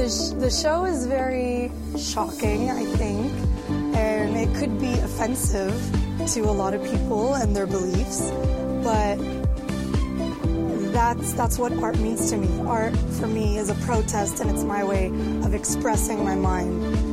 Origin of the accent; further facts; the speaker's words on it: Saudi Arabia; while I grew up in Saudi Arabia, I always felt like the other in the society because my beliefs were different, my culture was different. I was a Palestinian living in Saudi Arabia. I was a Palestinian that could never go home.